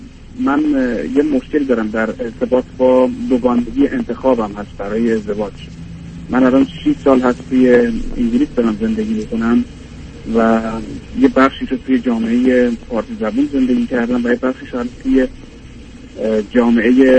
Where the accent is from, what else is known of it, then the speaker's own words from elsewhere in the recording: Iran; now in United Kingdom; 6 سالی هست که من از ایران اومدم بیرون و وارد انگلستان شدم